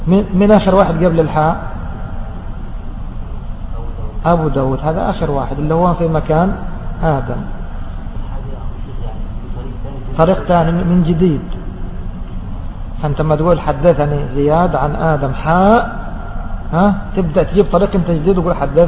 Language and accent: Arabic; Egypt; فنحن مثلا كمصريين نفخر